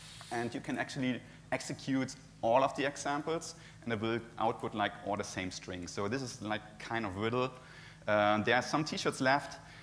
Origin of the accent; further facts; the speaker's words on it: Hamburg, Germany; English is a second language; I'm from Hamburg.